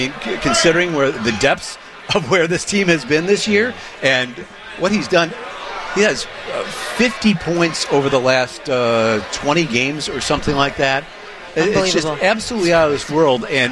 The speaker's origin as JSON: {"language": "English", "town": "Burbank", "region": "Illinois", "country": "United States", "tie": "born or raised there", "said": "Grew up in Burbank."}